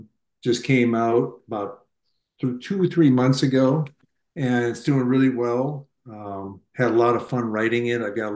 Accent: Minneapolis, Minnesota, United States; I grew up in Minneapolis. All my relatives are from Iowa.

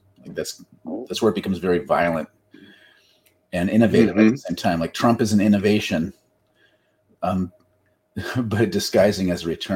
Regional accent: Minnesota, United States; if I think back to being rural Minnesotan conservative, those are both bullshitty names.

